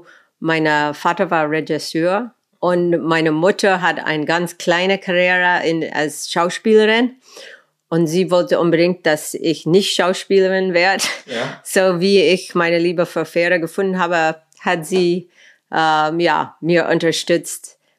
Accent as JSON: {"language": "German", "town": "Los Angeles", "region": "California", "country": "United States", "tie": "born or raised there", "second_language": "German", "said": "ich bin groß geworden in Los Angeles und ich hatte immer das Blick auf eine größere Welt."}